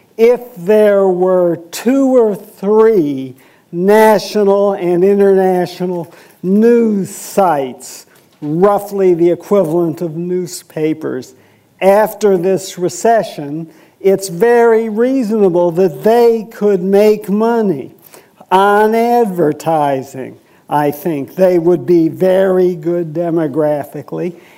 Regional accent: Seattle, Washington, United States; And, I come from Seattle, and I'll just leave it at that without getting more specific.

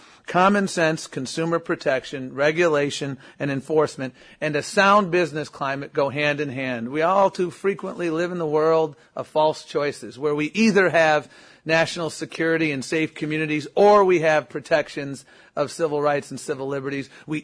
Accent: Buffalo, New York, United States; And I grew up in Buffalo, so I'm a big fan of the Rust Belt

